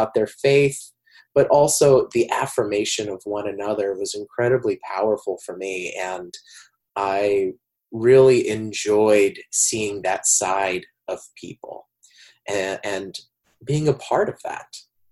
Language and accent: English; Lamoni, Iowa, United States; growing up in Lamoni, the Bloomington congregation had been incredibly supportive of my faith journey.